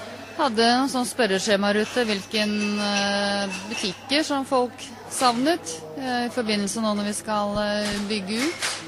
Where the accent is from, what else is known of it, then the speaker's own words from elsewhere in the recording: Skien, Vestfold og Telemark, Norway; Jeg er opprinnelig fra Skien.